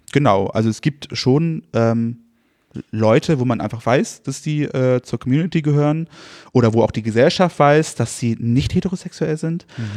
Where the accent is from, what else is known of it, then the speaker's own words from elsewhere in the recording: Rendsburg, Schleswig-Holstein, Germany; now in Kiel, Germany; Nein, ich bin in Rendsburg geboren und bin dann so in Dörfern aufgewachsen.